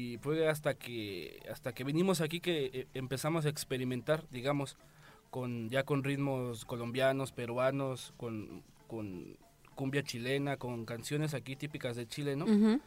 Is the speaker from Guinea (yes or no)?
no; Mexico City, Mexico; born there; now in Naucalpan, Mexico; La mayoría, o bueno, somos del DF. Uh-huh. Yo nací en el DF, pero me fui a vivir al estado. Creo que todos nacimos en el DF y vivimos en el estado, que son a las orillas del DF.